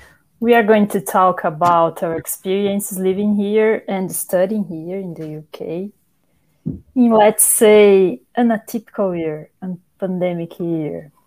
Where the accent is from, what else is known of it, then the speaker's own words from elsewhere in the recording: Brazil; English is a second language; I'm from Brazil, so it's really different.